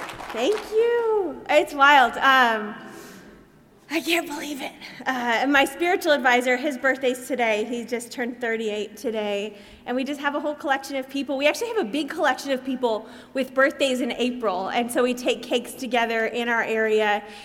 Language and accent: English; Tennessee, United States; also born or lived in Alabama / Arkansas; now in California, United States; I'm from the South originally, not the South of California, but the South of the United States. So I was born in Tennessee, and then I lived in Alabama and Arkansas before I came to California.